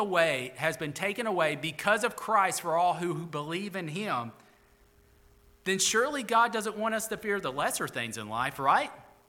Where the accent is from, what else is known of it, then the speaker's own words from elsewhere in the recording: Florence, Alabama, United States; You know, I'm from Florence, Alabama, you know. Nobody knows where that is until I became pastor here, you know.